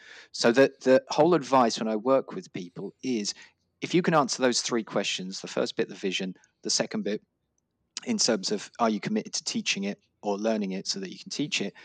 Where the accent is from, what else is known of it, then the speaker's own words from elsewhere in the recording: Dublin, Leinster, Ireland; also born or lived in London; So I was born in London, but raised in Dublin.